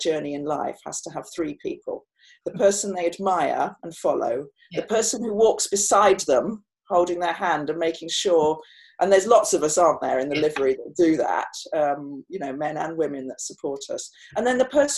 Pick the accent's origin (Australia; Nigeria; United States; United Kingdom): United Kingdom; Midlands; accent: Midlands; I know I was laughed at for my Midlands accent and what I said.